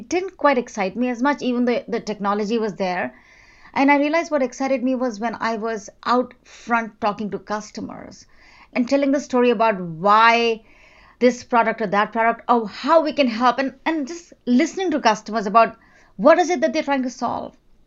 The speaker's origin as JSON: {"language": "English", "town": "Jaipur", "region": "Rajasthan", "country": "India", "tie": "born or raised there", "said": "So I went to a college in India, my hometown, Jaipur, where I grew up."}